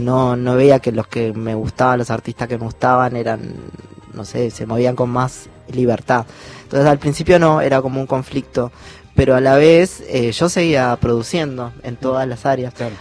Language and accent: Spanish; Tacuarembó, Uruguay; en mi casa se escuchaba mucho, y también a mí me interesa, yo soy de Tacuarembó